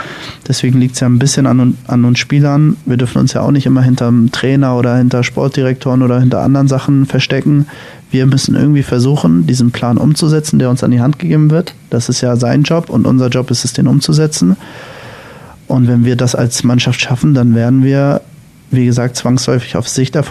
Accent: Germany; Ich glaube schon, dass Deutschland meine Heimat an sich ist. Aber ich will jetzt auch nicht sagen, klar, Hamburg ist für mich so meine Wahlheimat.

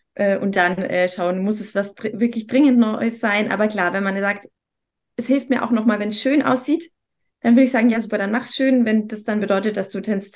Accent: Munich, Bavaria, Germany; also ich komme ja aus München

